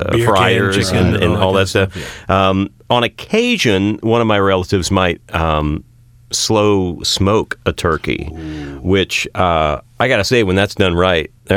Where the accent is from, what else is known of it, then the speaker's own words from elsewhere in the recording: Texas, United States; moved away; I grew up in Texas, and so it was interesting for me to transition from what that was traditionally to, you know, when I moved to the West Coast.